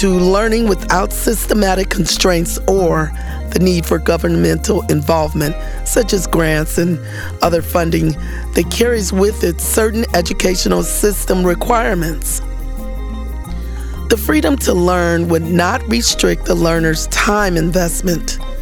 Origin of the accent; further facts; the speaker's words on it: Detroit, Michigan, United States; I was born in Detroit, Michigan, and completed most of my public school years in Detroit as well.